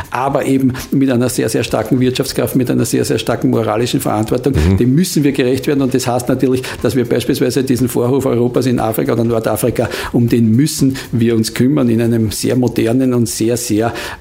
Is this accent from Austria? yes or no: yes; Lower Austria, Austria; die Identität für mich als Niederösterreicher, das ist einmal in erster Linie ich, mein persönliches Umfeld, meine Leute, mit denen ich zu Hause bin, mein Dorf.